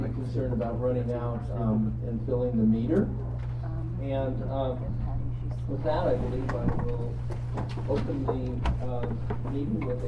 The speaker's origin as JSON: {"language": "English", "town": "McKinleyville", "region": "California", "country": "United States", "said": "I'm from McKinleyville."}